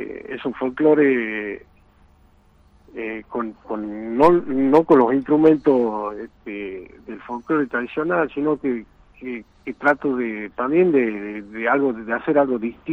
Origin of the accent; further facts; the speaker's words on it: Tucumán, Argentina; Yo he comenzado con la música acá en mi pueblo